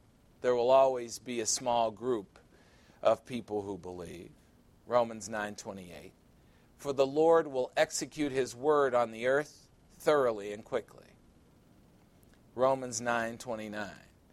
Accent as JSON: {"language": "English", "town": "Chicago", "region": "Illinois", "country": "United States", "tie": "born or raised there", "said": "I said, I grew up 37th in Michigan in Chicago. It's the ghetto. One of the worst neighborhoods in Chicago."}